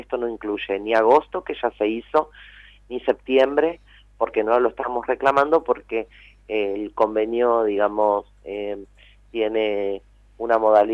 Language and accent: Spanish; Buenos Aires Province, Argentina; somos bonaerenses y estamos pasando por la misma situación de crisis que cualquier otro